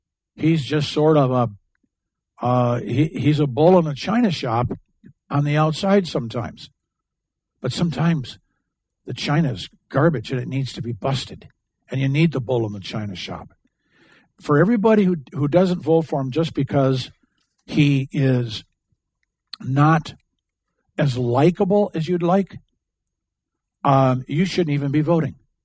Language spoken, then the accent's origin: English; Michigan, United States; it's kind of like where I grew up in Michigan, kind of the same latitude with the fruits and the trees and the farmland and all that stuff.